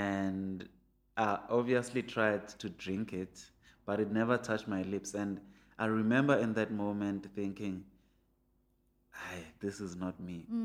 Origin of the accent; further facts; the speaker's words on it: Pimville, Gauteng, South Africa; And I grew up in Pimville, which has a golf course.